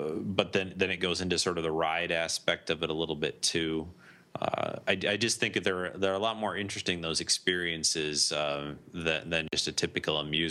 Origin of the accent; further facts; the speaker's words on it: California, United States; When I think about Disneyland, I think about, you know, when I was growing up in California, I have sort of fond memories of that.